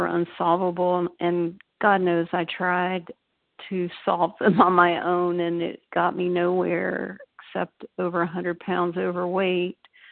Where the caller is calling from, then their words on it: Raleigh, North Carolina, United States; I live near Raleigh, North Carolina.